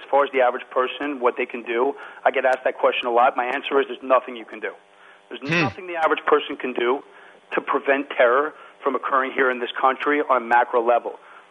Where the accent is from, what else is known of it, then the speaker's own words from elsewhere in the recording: Beverly Hills, California, United States; growing up in Beverly Hills and having parents who were in the entertainment industry